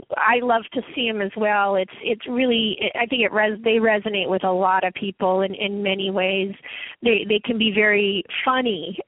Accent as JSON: {"language": "English", "region": "California", "country": "United States", "tie": "born or raised there", "said": "We all know in the beach cities, growing up in the South Bay area, you go to the beach"}